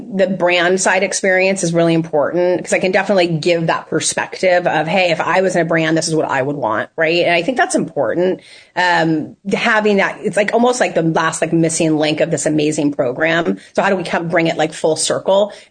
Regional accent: California, United States; I grew up in California and I didn't know what that meant, right?

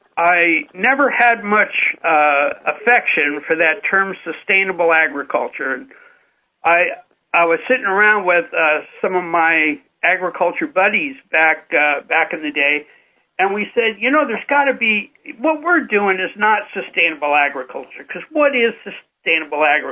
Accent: California, United States; I mean, I like California. I'm a Californian.

